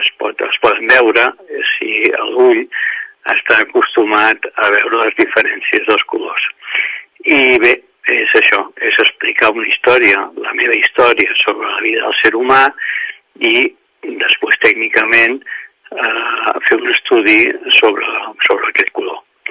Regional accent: Sant Cugat, Catalonia, Spain; la vaig voler presentar aquí a Sant Cugat, en principi, perquè, bueno, és el meu lloc d'origen

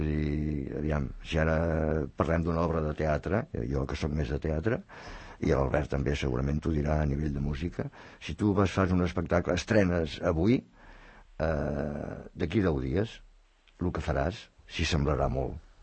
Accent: Sabadell, Catalonia, Spain; born there; jo, tot i que sóc un fill adoptat de Sant Cugat, sóc nascut a Sabadell.

